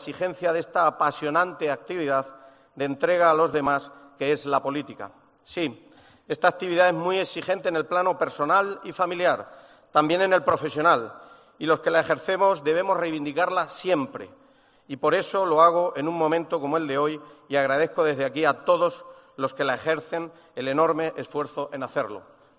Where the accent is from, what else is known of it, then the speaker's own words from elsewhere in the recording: Bolaños de Calatrava, Castilla-La Mancha, Spain; quiero decir que también estoy gracias a mi pueblo, Bolaños.